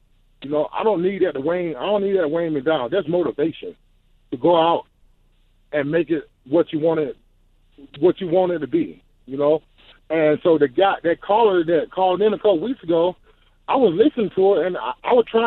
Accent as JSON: {"language": "English", "region": "North Carolina", "country": "United States", "said": "A man told me a long time ago, and I'm from North Carolina, Paul"}